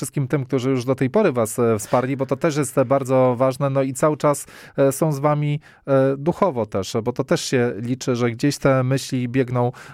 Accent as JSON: {"language": "Polish", "town": "Opole", "region": "Opole Voivodeship", "country": "Poland", "said": "jestem z Nowej Wsi Królewskiej, ale piękny kościół w Opolu Nowej Wsi Królewskiej"}